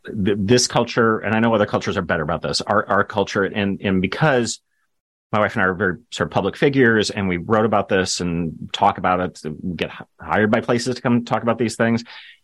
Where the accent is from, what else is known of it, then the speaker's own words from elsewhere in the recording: United States; But it's hard as an American living where I do to then realize, oh, maybe that would be good for us as well.